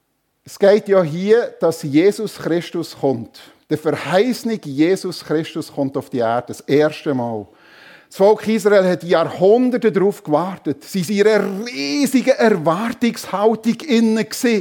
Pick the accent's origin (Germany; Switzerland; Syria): Switzerland; Oder bei uns in der Schweiz natürlich, da werden Tunnels rausgesprengt, oder?